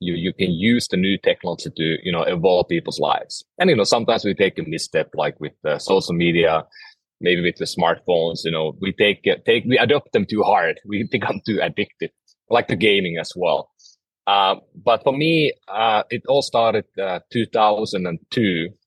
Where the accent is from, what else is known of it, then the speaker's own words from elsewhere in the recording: Finland; first language Finnish; English is a second language; moved away as an adult; now in California, United States; I'm from Finland. Moved to California about 16 years ago. And if I speak funny or you don't understand me, blame my Finnish roots and my old language I have.